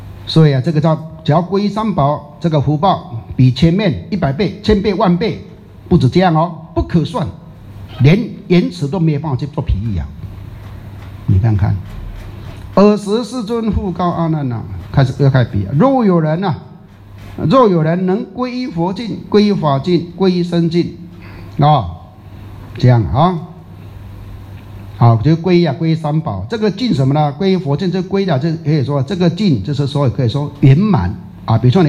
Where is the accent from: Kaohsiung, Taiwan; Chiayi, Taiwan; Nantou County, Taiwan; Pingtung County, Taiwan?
Pingtung County, Taiwan; Hengchun; 一直像我们恒春那边，我们台湾那边啊，那有什么落山风啊、台风啊